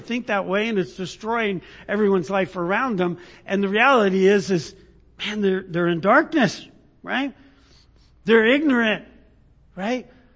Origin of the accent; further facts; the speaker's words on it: California, United States; now in Idaho, United States; It's kind of like living in Idaho now, but being from California, right? I could say that. I came from California.